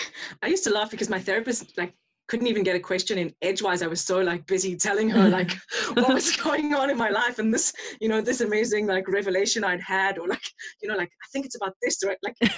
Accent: South Africa; I was affected by a lot of crime growing up in South Africa

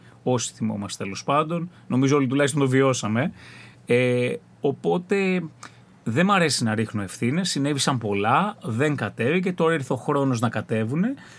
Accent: Central Greece, Greece; είμαι από τη Φωκίδα. Λοιπόν, είμαι από την περιοχή της Δωρίδας, η καταγωγή μου είναι από Φωκίδα και από Χίο ο πατέρας μου. Αγαπώ και τις δύο περιοχές, πολλές γενιές η οικογένειά μου στην Αθήνα

